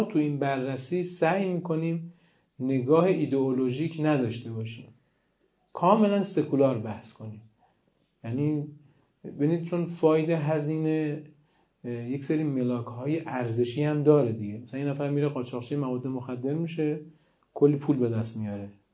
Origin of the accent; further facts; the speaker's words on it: Iran; من به عنوان یک ایرانی دارم منافع کشور خودم رو تبیین میکنم